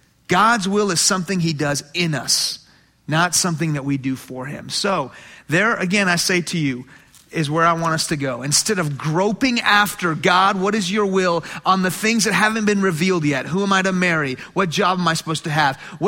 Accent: Houston, Texas, United States; I grew up in Houston, and so, or used to be.

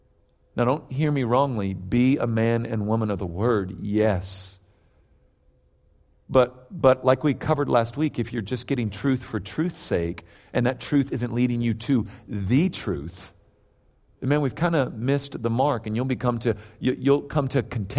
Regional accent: California, United States; And just to be clear, I grew up in and around the Bay Area. Not a big 90s Cowboy fan, all right?

